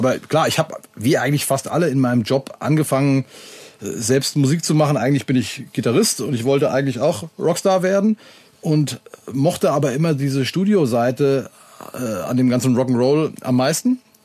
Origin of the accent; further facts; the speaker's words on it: Hesse, Germany; als Hesse